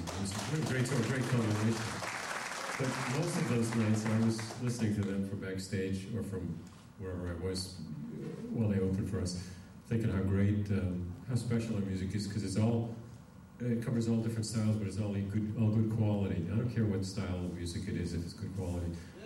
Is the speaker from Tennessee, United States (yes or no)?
no; Woodstock, New York, United States; I come here from my hometown of Woodstock, New York, where we think we're like a woodsman because we're in the Catskill Mountains.